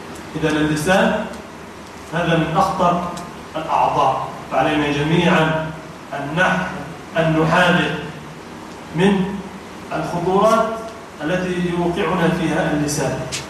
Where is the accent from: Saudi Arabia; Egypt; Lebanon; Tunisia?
Egypt; او مثلا وقال ان عندنا في مصر ان فلان